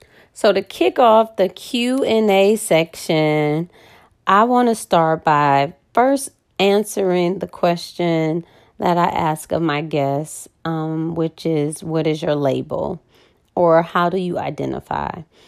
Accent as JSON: {"language": "English", "town": "Cleveland", "region": "Ohio", "country": "United States", "tie": "born or raised there", "moved": "as an adult", "lives_now": "Charleston, United States", "said": "Born and raised in Cleveland, Ohio. I actually didn't leave Cleveland until 2010. I've been in Charleston since 2010."}